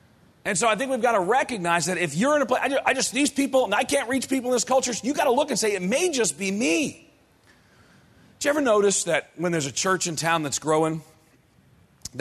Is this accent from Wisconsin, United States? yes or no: no; New York City, New York, United States; I was born and reared in New York City in a nominally Catholic family, Irish Catholic neighborhood.